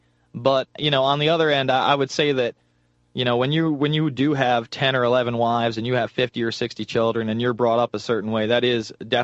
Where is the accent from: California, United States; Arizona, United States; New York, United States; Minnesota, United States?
New York, United States; You know, I'm from New York